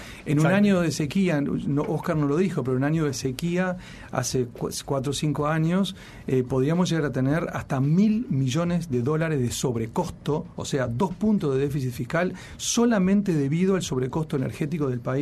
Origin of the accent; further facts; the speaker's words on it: Uruguay; como somos todos los uruguayos, dueños de las empresas públicas